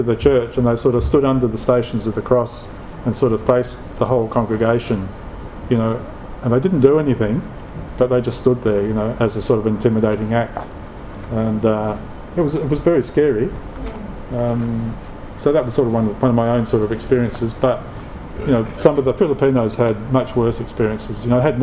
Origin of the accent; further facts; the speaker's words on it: Australia; Not so much for me as an Australian, you know, I could sort of leave any time, really.